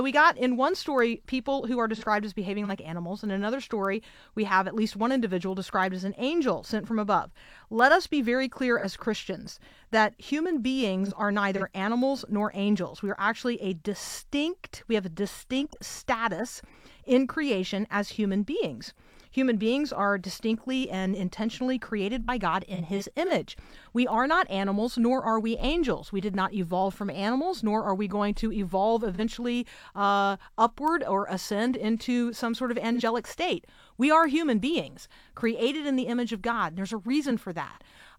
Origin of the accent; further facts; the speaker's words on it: Tampa, Florida, United States; Jesse Rojo is easy for me because I grew up in Tampa